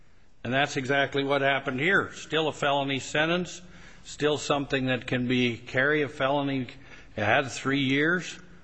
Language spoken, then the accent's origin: English; Idaho, United States; And you're from Arizona, I'm from Idaho